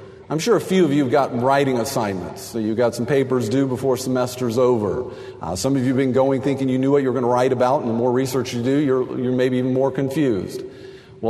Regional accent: Texas, United States; I was very sad last night over the game, but that's because I grew up in Texas

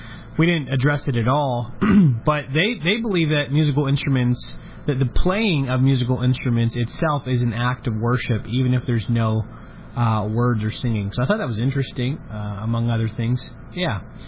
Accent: Kokomo, Indiana, United States; from Kokomo, Indiana, pastoring Sycamore Reformed Presbyterian Church.

